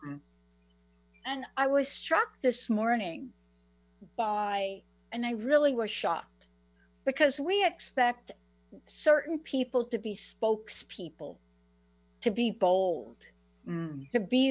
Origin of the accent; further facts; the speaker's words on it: New York, United States; now in Washington, United States; I live in Washington State. I'm from New York.